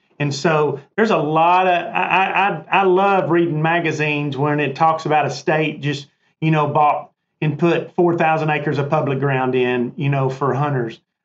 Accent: Arkansas, United States; I'll brag on Missouri. I'm not from Missouri. I'm from Arkansas, but I've hunted up there for years.

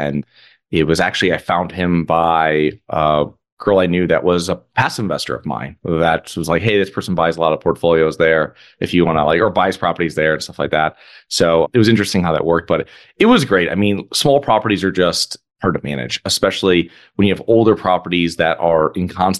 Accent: Connecticut, United States; moved away as an adult; Yeah, I'm originally from Connecticut. I'm originally from a small town.

